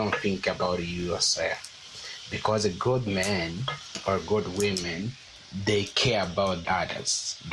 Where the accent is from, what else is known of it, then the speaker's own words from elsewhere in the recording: Rwanda; I'm from Rwanda.